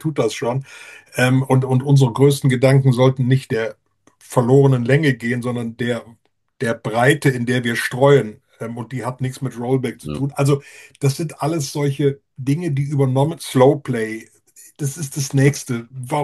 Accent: Cologne, North Rhine-Westphalia, Germany; born there; Ich könnte jetzt als gebürtiger Kölner noch Beispiele aus dem Kölner Umland, gerade aus den Nachbargemeinden des Kölner Westens, beisteuern.

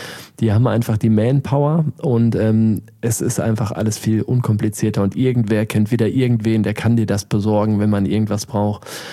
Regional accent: Germany; now in Shanghai, China; Also das ging für mich jetzt relativ leicht, weil ich als Deutscher sehr irgendwie gefragt war, ich weiß auch nicht.

